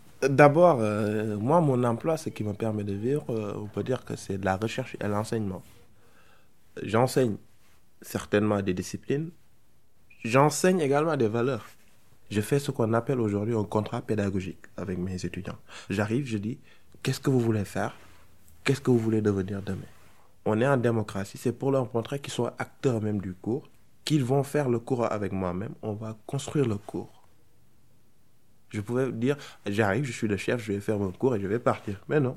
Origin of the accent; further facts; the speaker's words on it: Thiès, Senegal; moved away as an adult; also born or lived in Dakar; now in France; je suis originaire du Sénégal. Mon parcours a été un parcours simple. J'ai plutôt passé une partie de ma vie au Sénégal, particulièrement à Thiès.